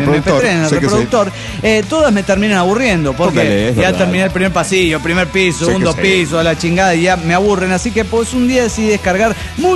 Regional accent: Salta, Argentina; Aquí en mi pueblo estamos en pleno carnaval. Salta la Linda, sí, está en pleno carnaval.

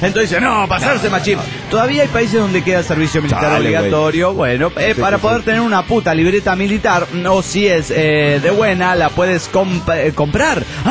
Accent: Mexico City, Mexico; del DF Mexicano.

